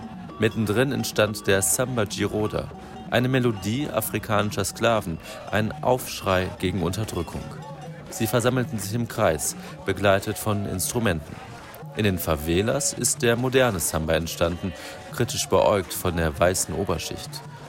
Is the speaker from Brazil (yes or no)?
yes; Brazil; Ich bin Brasilianer, also habe ich es im Blut.